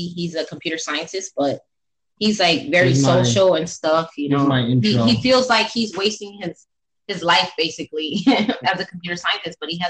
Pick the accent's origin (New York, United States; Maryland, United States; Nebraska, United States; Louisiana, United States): New York, United States; also born or lived in Orlando; now in San Diego, United States; We're out of San Diego, California. I'm originally from New York. He's a local.